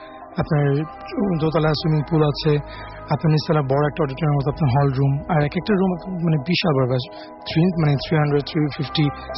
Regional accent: Dhaka, Dhaka Division, Bangladesh; পুরান ঢাকার বক্সিবাজার থেকে এসেছি।

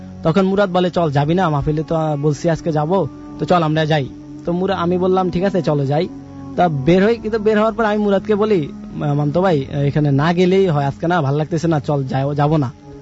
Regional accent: Dhaka, Dhaka Division, Bangladesh; আমি যাত্রাবাড়ি থেকে আসছি।

